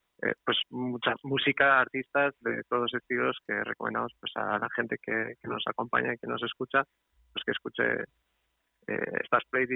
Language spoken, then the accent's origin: Spanish; Portugal; Spanish is a second language; moved away as an adult; now in San Sebastián, Spain; en realidad soy un enfermero portugués, que en 2009 se vino a vivir a Donosti por trabajo.